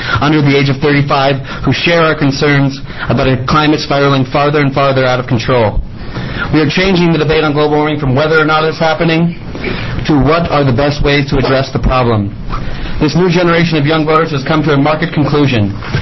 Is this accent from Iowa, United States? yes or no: no; Eugene, Oregon, United States; I'm from Eugene.